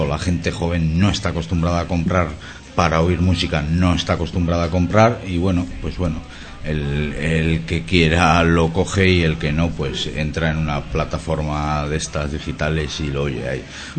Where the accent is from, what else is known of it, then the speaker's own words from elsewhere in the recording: Bilbao, Basque Country, Spain; como que somos de Bilbao